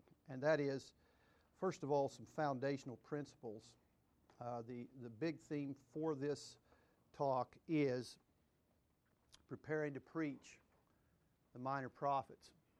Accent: Missouri, United States; I was raised in Southwest Missouri, but till the night before last, I'd never spent a night in Oklahoma for some reason.

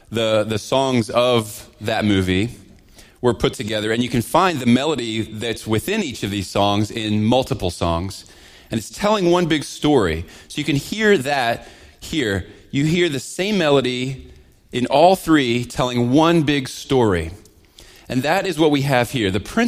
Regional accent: Pennsylvania, United States; Now, I grew up in southern central Pennsylvania, and right over the mountain from my hometown was Gettysburg and the Gettysburg battlefields.

